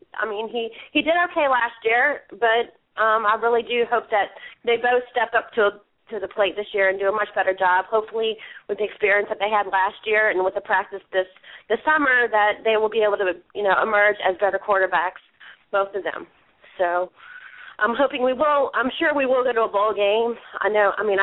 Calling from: New Orleans, Louisiana, United States; from New Orleans, Louisiana, War Eagle.

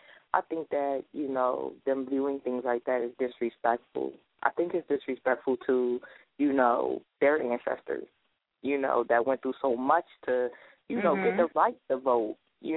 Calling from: Pennsylvania, United States; Hi, this is … I'm calling from Pennsylvania.

